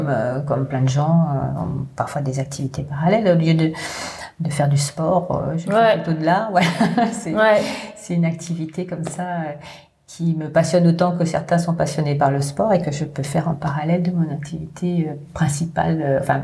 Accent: Bourgogne-Franche-Comté, France; Moi, je suis originaire de Bourgogne. Je suis venue faire des études à partir de la troisième année aux Beaux-Arts de Cergy. Mm. Ça fait quelques années maintenant, ça fait quand même assez longtemps.

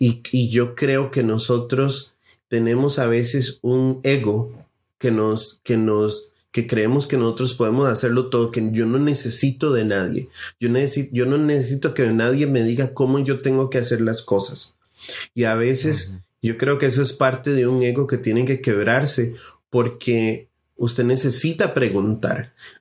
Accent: Costa Rica; moved away as an adult; Y vengo de otro país, vengo de Costa Rica. Nosotros somos originalmente de Costa Rica, mi esposa y yo, y mi hijo nació en Costa Rica.

